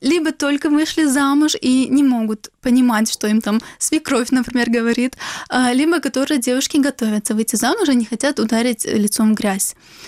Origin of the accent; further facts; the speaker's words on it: Crimea, Ukraine; мы крымские татары